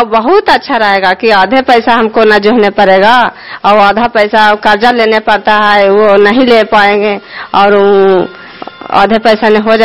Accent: Bodhi Bigha, Bihar, India; मैं बोधी विघा के रहने वाला हूँ, नगर नौसा प्रखंड के रहने वाला हूँ।

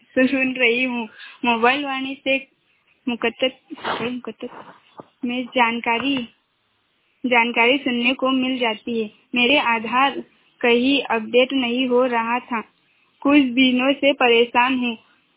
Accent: Roshnar, India; मैं ग्राम रोशनार से हूँ।

